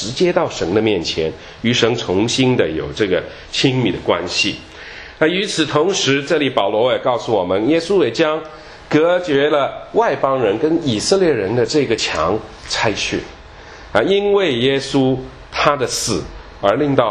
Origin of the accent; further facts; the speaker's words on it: Shanghai, China; born there; 有些想起我在上海出生，我在上海的经常都听说以前就是上海是有租界的时候